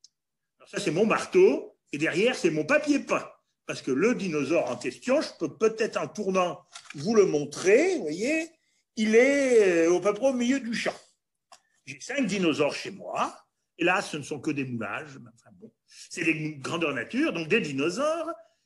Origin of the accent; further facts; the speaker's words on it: Auvergne-Rhône-Alpes, France; je vous montre une très très belle Bible auvergnate, parce que je suis auvergnat